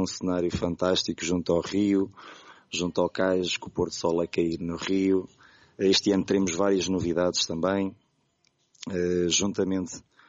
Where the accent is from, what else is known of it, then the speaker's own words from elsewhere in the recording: Águeda, Centro, Portugal; eu tirei a formação em 2012, sou da Águeda.